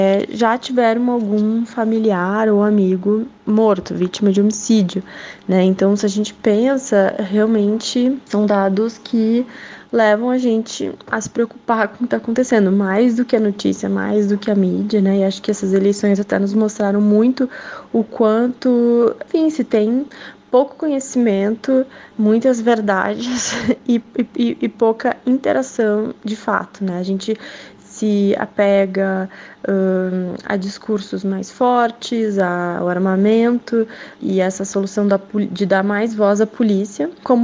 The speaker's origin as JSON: {"language": "Portuguese", "region": "Rio Grande do Sul", "country": "Brazil", "said": "porque como gaúchos a gente estava sentindo que a cidade está vivendo um dos maiores índices de violência"}